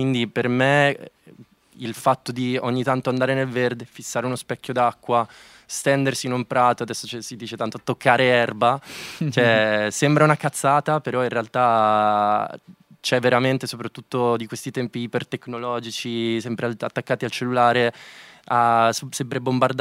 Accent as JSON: {"language": "Italian", "town": "Rimini", "region": "Emilia-Romagna", "country": "Italy", "tie": "born or raised there", "said": "io sono cresciuto in campagna, a Rimini, nella campagna riminese, circondato, diciamo, dalla campagna"}